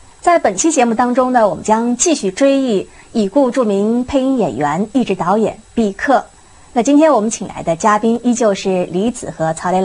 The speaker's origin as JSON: {"language": "Chinese", "region": "Shanghai", "country": "China", "said": "咱们上海话就属于那种冷面滑稽，是吧？"}